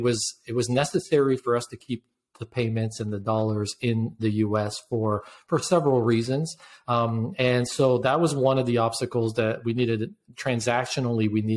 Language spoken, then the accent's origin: English; Canada; So as a Canadian, we had to get an E1 visa, which is a visa that allows us to work in the United States.